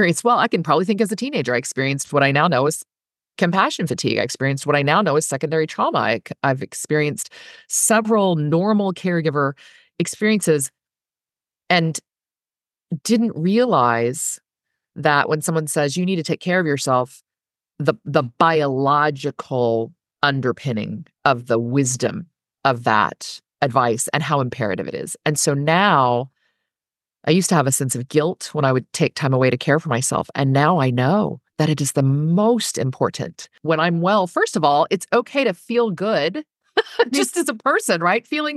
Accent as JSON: {"language": "English", "region": "Midwest", "country": "United States", "tie": "born or raised there", "said": "As I was growing up, the messages for me, and I grew up in the Midwest, I would say a kind of Western Christianity kind of paradigm, small town woman."}